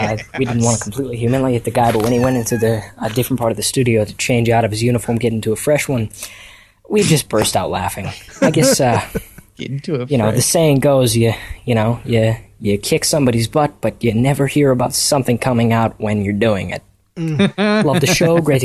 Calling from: Washington, District of Columbia, United States; from Washington, D.C., and I have a story for you guys.

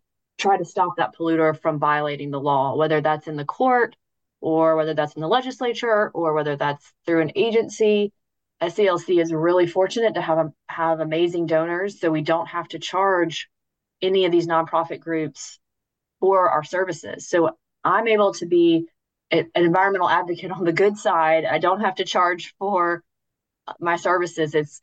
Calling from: Hoover, Alabama, United States; From Hoover, Alabama.

